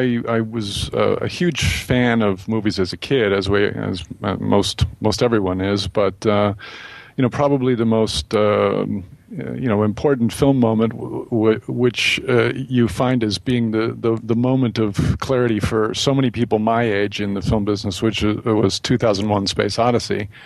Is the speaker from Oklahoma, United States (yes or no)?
no; Minnesota, United States; And so even though I was growing up in the Midwest, I grew up in a small town in northern Minnesota